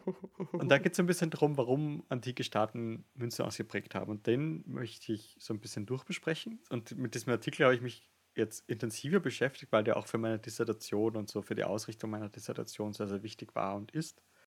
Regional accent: Vienna, Austria; Ich bin halt jetzt einfach hier wieder zurück in Wien. Genieße meine Heimatstadt sehr

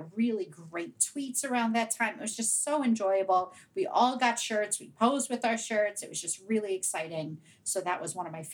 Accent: Pittsburgh, Pennsylvania, United States; So I was a child growing up in Pittsburgh in the 70s.

